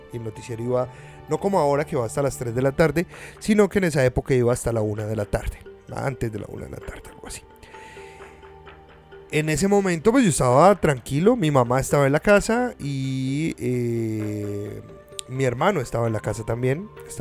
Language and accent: Spanish; Armenia, Quindío, Colombia; yo vivía en la ciudad de Armenia en esa época. De hecho, yo me crié en Armenia.